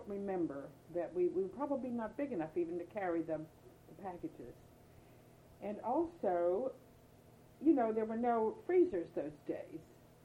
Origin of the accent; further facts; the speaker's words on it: United States; born there; I'm not even sure I was born, because I was not born in Europe. I was born in the United States.